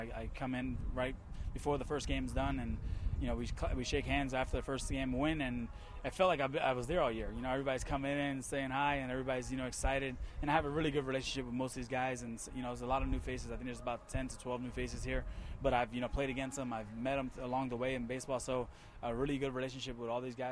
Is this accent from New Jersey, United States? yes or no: yes; New Jersey, United States; Yeah, I grew up in Jersey. I was a, you know, Mets fan.